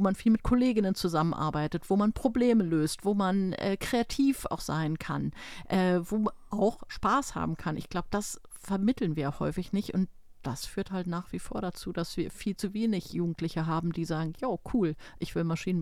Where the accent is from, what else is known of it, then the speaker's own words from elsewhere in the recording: Berlin, Germany; now in Hamburg, Germany; bin keine gebürtige Hamburgerin, komme aus Berlin.